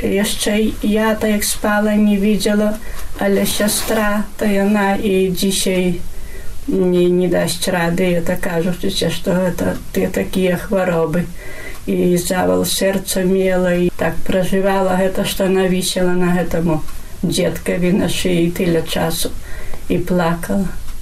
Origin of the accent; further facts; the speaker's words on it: Berniki, Podlaskie Voivodeship, Poland; як я паходжу з Бернікаў